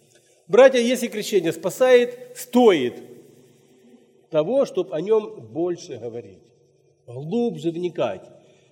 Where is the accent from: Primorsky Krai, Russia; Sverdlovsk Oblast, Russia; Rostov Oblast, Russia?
Rostov Oblast, Russia; Shakhty; Я рос в Шахтинской церкви в Ростовской области.